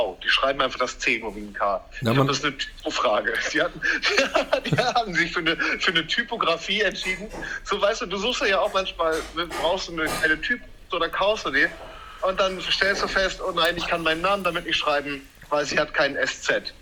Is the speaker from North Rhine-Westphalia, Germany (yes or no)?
yes; Münster, North Rhine-Westphalia, Germany; Ich bin in meiner alten Heimat in Münster zu Besuch